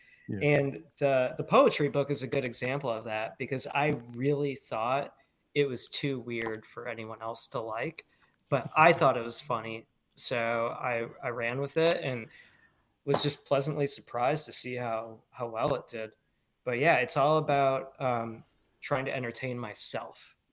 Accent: Detroit, Michigan, United States; Well, I grew up in Detroit, so a lot of my family has worked in the car industry. So cars and motorsports has just always been part of life. But growing up in the US, you know, of course, F1 just isn't as popular here.

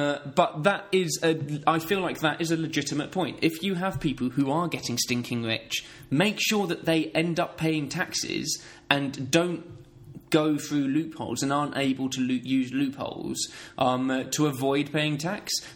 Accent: East of England, United Kingdom; So I grew up in Essex

